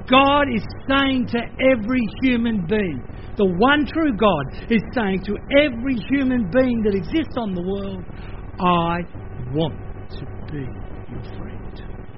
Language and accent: English; Australia; accent: Australian; for me as an Aussie English speaker, I go, oh, that's a hard one to get my head around.